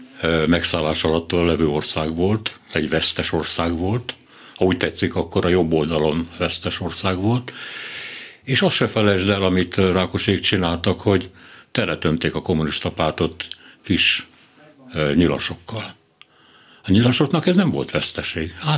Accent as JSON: {"language": "Hungarian", "town": "Hódmezővásárhely", "region": "Csongrád-Csanád", "country": "Hungary", "tie": "born or raised there", "said": "Én ugye Hódmezővásárhelyen születtem. Amikor én a gyerek voltam, 18 éves koromban rájöttem, akkor ott 6 vagy 7 gyár volt."}